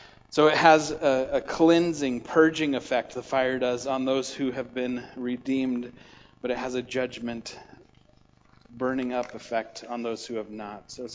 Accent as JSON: {"language": "English", "town": "Sundance", "region": "Wyoming", "country": "United States", "tie": "born or raised there", "said": "but I went back to my hometown of Sundance, Wyoming, and I was with some of my buddies that I used to party with and run around with and do different things"}